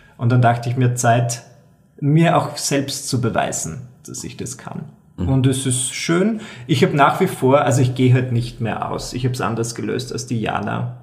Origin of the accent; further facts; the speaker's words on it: Burgenland, Austria; ich bin Burgenländer und ich komme so aus einer Gegend, da ist Alkohol trinken einfach so wie, keine Ahnung, wie Salz beim Essen.